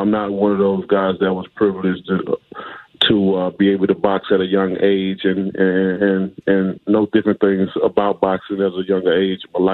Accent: Tuscaloosa, Alabama, United States; Well, where I came from, it was all about football. Basketball. I'm from Tuscaloosa, Alabama. So, you know, as a child, that's all we saw.

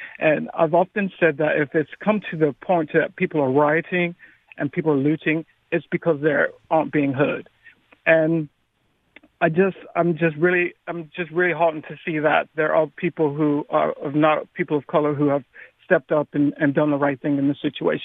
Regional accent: England, United Kingdom; I'm actually from England. And I'm actually half American and half British. And I spend a lot of time in both places.

